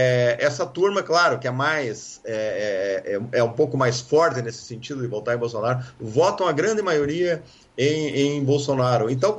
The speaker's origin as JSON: {"language": "Portuguese", "town": "Passo Fundo", "region": "Rio Grande do Sul", "country": "Brazil", "tie": "born or raised there", "said": "eu venho lá do Rio Grande do Sul, meu segundo grau, primeiro grau foi lá em Passo Fundo"}